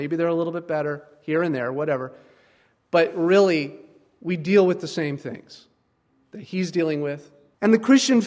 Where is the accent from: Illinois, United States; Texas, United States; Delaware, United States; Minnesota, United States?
Minnesota, United States; I come from the Twin Cities, and I just don't understand the allure of Walmart on a Friday night. I guess I'm too northern for that.